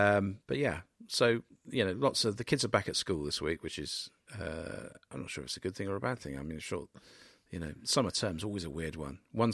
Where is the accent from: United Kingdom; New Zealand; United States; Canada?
United Kingdom; North West England; accent: Scouse; And I've just started doing some narration on it, getting back my Scouse accent.